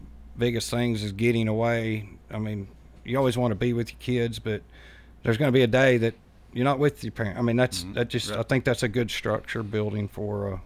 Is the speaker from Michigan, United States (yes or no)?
no; Chattanooga, Tennessee, United States; And I'm from Chattanooga. When I was a kid, there was a church group that we go to Gatlinburg with, you know, every year.